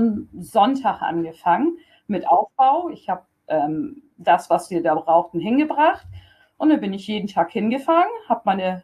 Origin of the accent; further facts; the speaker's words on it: Wacken, Schleswig-Holstein, Germany; Ich bin ja alte Wacknerin. Ich bin in Wacken aufgewachsen.